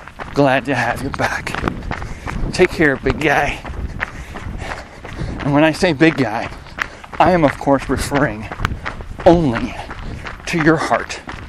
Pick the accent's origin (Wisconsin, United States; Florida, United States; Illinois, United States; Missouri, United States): Wisconsin, United States; born there; I was born on Central Time. I was born in Wisconsin, so I hit this milestone in the same time zone that I started it all out